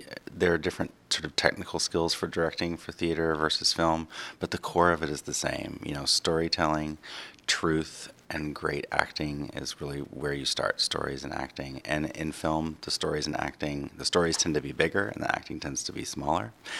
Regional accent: Arkansas, United States; I grew up in Arkansas, so I wasn't able to see a ton of stuff. I didn't see my first Broadway show till I was 18.

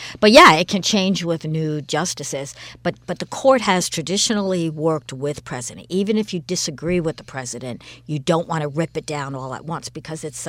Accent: Albany, New York, United States; I mean, I grew up in Albany

